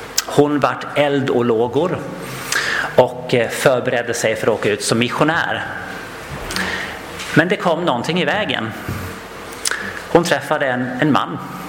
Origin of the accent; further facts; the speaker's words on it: Gotland, Sweden; accent: Gotland dialect; Jag har faktiskt ett exempel ifrån Gotland där jag kommer ifrån. Om ni hör något konstigt ord emellanåt så kan det vara att det är lite gotländska som smyger sig in.